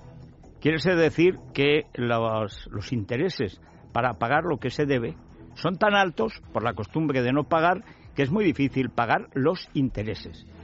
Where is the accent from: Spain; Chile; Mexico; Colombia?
Spain; los primeros somos los españoles